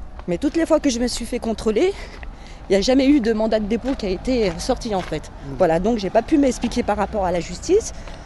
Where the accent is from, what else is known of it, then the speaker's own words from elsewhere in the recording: Oullins, Auvergne-Rhône-Alpes, France; Moi je suis né à Oulin, moi. J'ai grandi un petit peu à Oulin, et puis après, je suis allée un petit peu de partout, voilà.